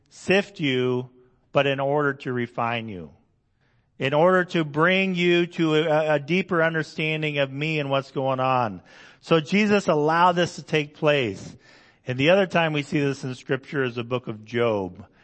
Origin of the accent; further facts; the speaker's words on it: Indonesia; English is a second language; I've seen this overseas when I grew up in Indonesia